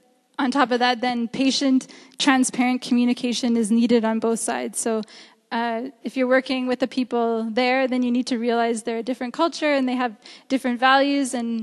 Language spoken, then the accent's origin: English; Canada; born there; what's the difference between these children and me that I was born in Canada and they were born here?